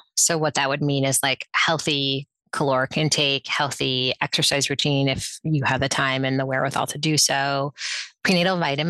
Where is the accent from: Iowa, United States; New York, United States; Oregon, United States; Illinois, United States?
New York, United States; New York City; I mean, I was raised in New York City